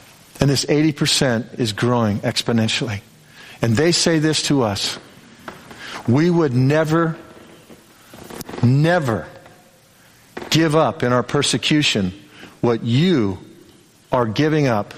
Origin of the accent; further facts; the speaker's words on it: United States; But I said, I want you to know, as an American, you're my friend.